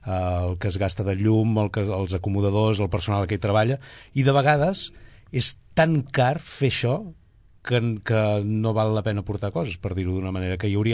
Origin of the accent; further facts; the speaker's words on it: Vic, Catalonia, Spain; now in Sabadell, Spain; jo sóc de Vic, visc aquí a Sabadell